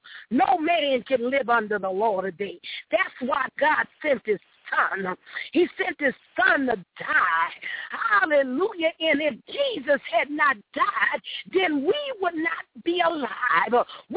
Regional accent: New Orleans, Louisiana, United States; So, you know, I'm from New Orleans, hallelujah. I'm from the inner city of New Orleans.

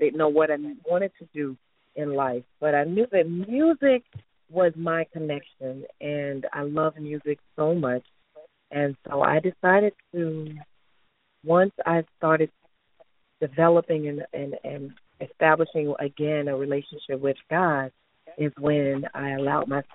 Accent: Mobile, Alabama, United States; But I'm from Mobile, Alabama. I'm an Alabama girl, but I moved here in 2010.

